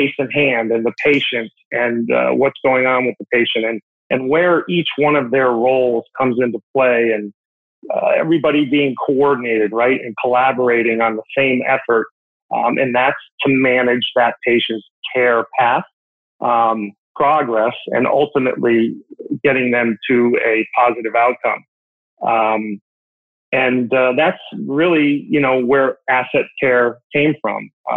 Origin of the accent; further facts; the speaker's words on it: New England, United States; But I spent my younger years growing up in the New England area.